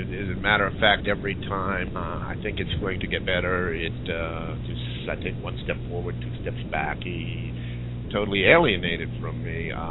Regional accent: Pennsylvania, United States; also born or lived in Westchester County, New York, United States / Putnam County, New York, United States; now in Deltona, United States; Originally, I'm from Pennsylvania, but I spent most of my adult life in metropolitan New York area, Westchester County and Putnam County, New York.

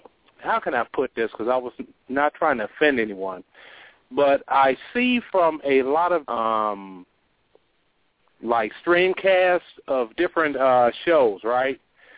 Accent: Chicago, Illinois, United States; myself, I'm from Chicago originally, but, you know, I've traveled quite a bit

